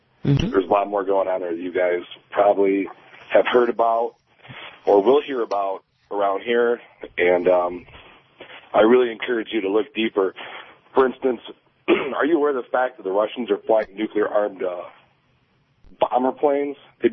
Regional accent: United States; I am an American, but I'm also Polish.

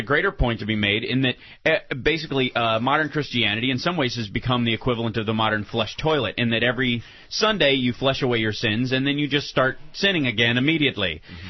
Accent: Kentucky, United States; I grew up in Kentucky with hunting and all that stuff.

